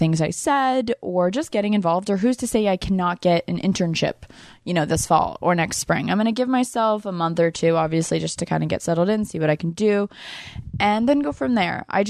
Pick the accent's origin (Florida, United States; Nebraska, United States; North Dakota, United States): Florida, United States; Tampa; I'm from Tampa, Florida, and I'm kind of treating this as my last summer at home.